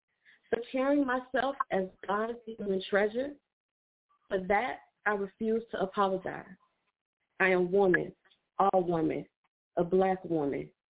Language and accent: English; Jacksonville, Florida, United States; I started writing poetry around the age of 9. Just a little shy black girl growing up in Jacksonville, Florida, trying to find my voice.